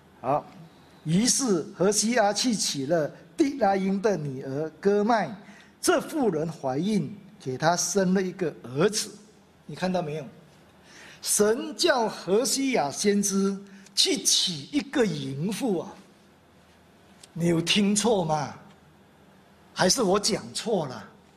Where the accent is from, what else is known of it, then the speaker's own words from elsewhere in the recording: Guangdong, China; accent: Cantonese; 那么我们广东话说就干楼着了。